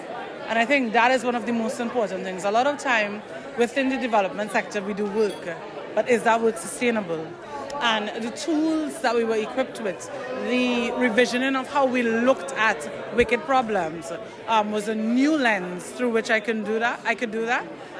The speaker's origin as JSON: {"language": "English", "country": "Trinidad & Tobago", "said": "even though I'm from Trinidad, live in Trinidad, my work covers the entire Caribbean region and the Dominican Republic"}